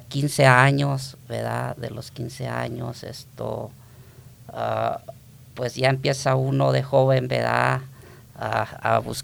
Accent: La Magdalena, Chihuahua, Mexico; also born or lived in San Juan Balleza; Bueno, yo soy del estado de Chihuahua, hermanos, de un pueblo pequeño, municipio de Valleza, se llama La Magdalena, Valleza, Chihuahua. Yo nací en otro pueblo que está ahí pegado, ¿verdad?

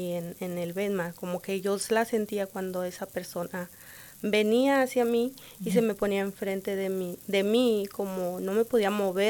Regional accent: Rodeo, Durango, Mexico; Soy de México, soy de Durango.

